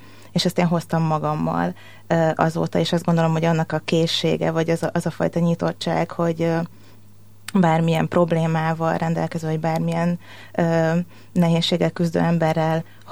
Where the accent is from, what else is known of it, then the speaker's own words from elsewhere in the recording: Bakonyszombathely, Komárom-Esztergom, Hungary; Ott a Bakonyban, el is mondom a falunak a nevét, ahol én felnőttem, Bakony-Szombathelyen.